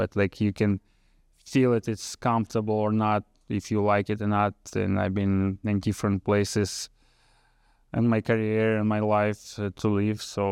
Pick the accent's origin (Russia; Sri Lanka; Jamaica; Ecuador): Russia; English is a second language; moved away as an adult; now in United States; because like from Russia to here is big difference, you know.